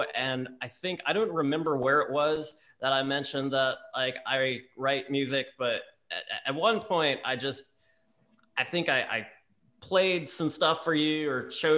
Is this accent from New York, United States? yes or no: yes; Long Island, New York, United States; now in New Orleans, United States; Like, this is back when I was still living on Long Island. I grew up on Long Island. I moved to New Orleans a couple years ago. So, you know, all the trace of Southern accent in my voice, that's completely acquired by accident.